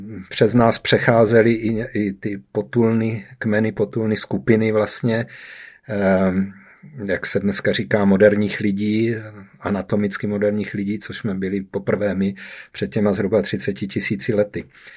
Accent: South Moravian Region, Czechia; Já jsem se narodil dole pod Znojmem a do dneška to tam mám velmi rád.

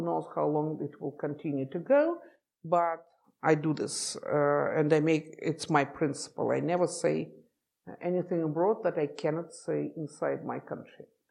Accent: Moscow, Russia; So I grew up in the Soviet Union, and there was an Iron Curtain.

